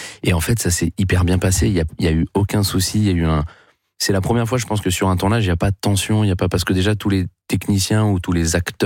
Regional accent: Southern France, France; je parle comme ça. Moi, je viens du Sud.

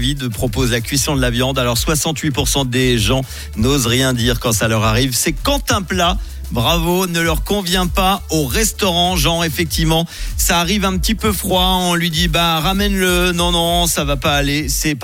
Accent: Switzerland; l'enquête qui a été réalisée chez nous en Suisse

